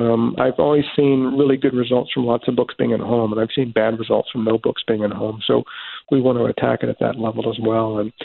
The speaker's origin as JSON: {"language": "English", "town": "Richmond", "region": "Virginia", "country": "United States", "tie": "born or raised there", "said": "I know how much books and reading meant to me growing up in Richmond, Virginia."}